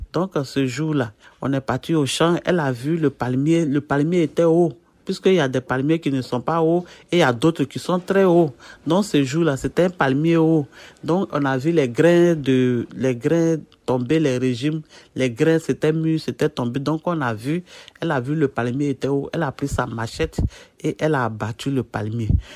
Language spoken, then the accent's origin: French; Côte d’Ivoire; Je viens de la Côte d'Ivoire. J'ai 39 ans.